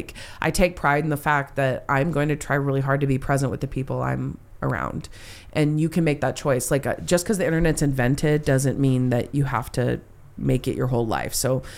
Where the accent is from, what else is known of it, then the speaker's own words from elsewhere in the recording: United States; Our job as American citizens is to question our government